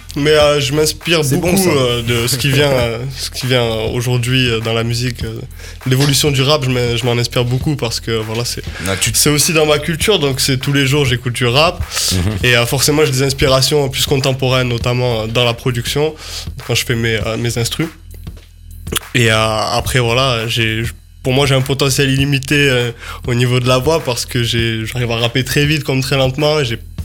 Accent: Cahuzac, France; Bah je suis de Cahuzac.

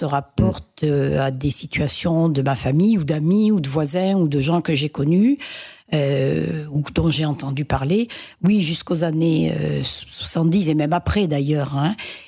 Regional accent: Septfonds, Occitanie, France; parce que je suis de Sept-Fonds et que j'ai toujours connu cet endroit, le camp des Espagnols.

